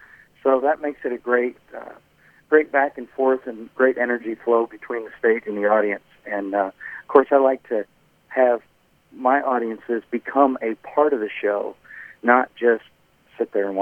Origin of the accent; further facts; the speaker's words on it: Corning, Iowa, United States; also born or lived in Creston, United States; I was born in Creston and lived the first 4 years of my life right there in Corning.